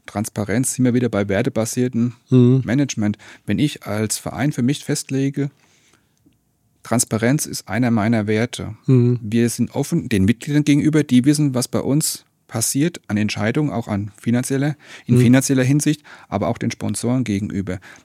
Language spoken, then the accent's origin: German; Bavaria, Germany; ich komme aus Bayern